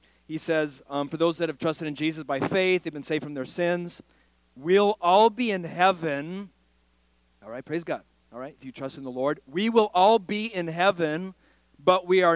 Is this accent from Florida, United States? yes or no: yes; Florida, United States; I'm from Central Florida